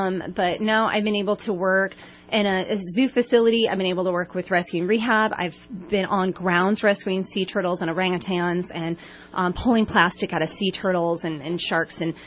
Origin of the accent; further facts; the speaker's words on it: Midwest, United States; I grew up in the Midwest, and my parents were in horticulture